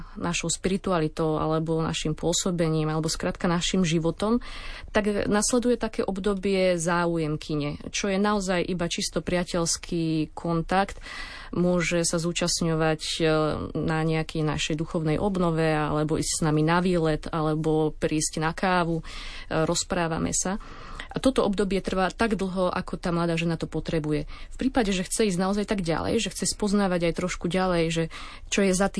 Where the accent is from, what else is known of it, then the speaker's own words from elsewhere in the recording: Trenčín, Trenčín Region, Slovakia; Pochádzam z Trenčína, z najväčšieho sídliska Juh